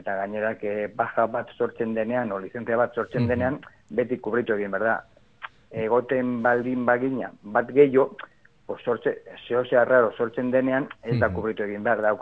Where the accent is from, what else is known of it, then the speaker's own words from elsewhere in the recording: Eibar, Basque Country, Spain; ni Eibarkoa naiz, baina Eibarren lan egiten dut.